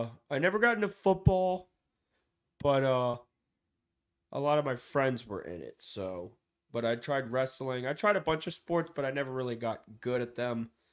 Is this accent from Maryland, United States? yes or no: yes; Maryland, United States; I'm from Maryland, so they're a little southern down there, so these are my type of people, so they're all rednecks, hillbillies.